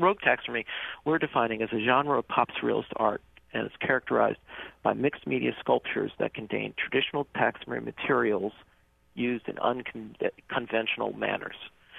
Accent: Maryland, United States; I grew up in Maryland

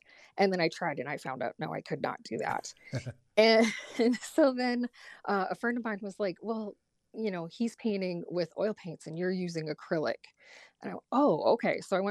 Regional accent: East Fairview, North Dakota, United States; also born or lived in Montana; Well, I grew up in East Fairview, which is a border town with Montana and North Dakota. So I grew up on the North Dakota side, but attended some of school on the Montana side.

